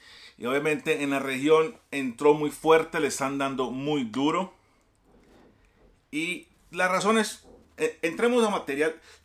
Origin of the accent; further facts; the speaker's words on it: United States; yo me crié en Estados Unidos, entonces tengo como una perspectiva un poco distinta